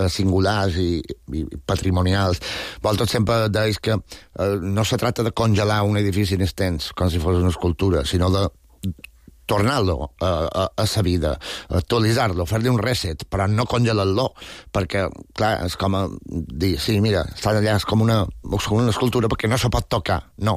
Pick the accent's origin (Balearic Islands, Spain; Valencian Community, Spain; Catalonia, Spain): Balearic Islands, Spain; personalment, com a mallorquí